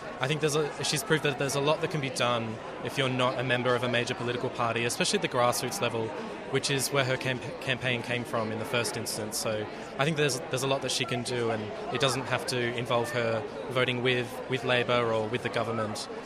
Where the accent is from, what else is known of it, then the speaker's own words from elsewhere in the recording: Wodonga, Victoria, Australia; I'm from Wodonga.